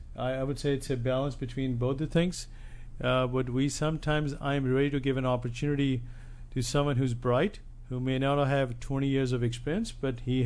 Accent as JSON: {"language": "English", "region": "Chandigarh", "country": "India", "tie": "born or raised there", "moved": "yes", "lives_now": "United States", "said": "I grew up in the northern part of India, in a town called Chandigarh."}